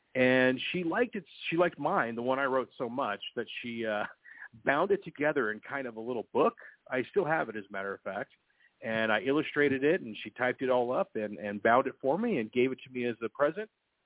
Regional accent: Big Bear, California, United States; my hometown of Big Bear, California. It's kind of a ski resort-esque, you know, away from it all type of town.

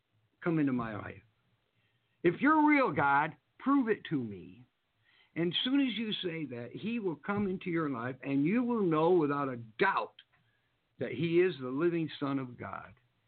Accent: the South, United States; I'm from the South, okay?

